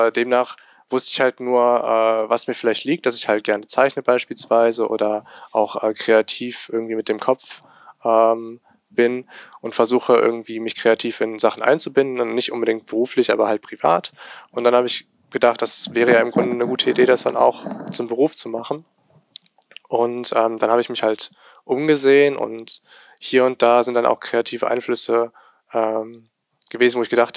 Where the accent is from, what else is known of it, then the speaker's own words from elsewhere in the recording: Remscheid, North Rhine-Westphalia, Germany; wer jetzt? Ich bin halt hier geboren und aufgewachsen in Remscheid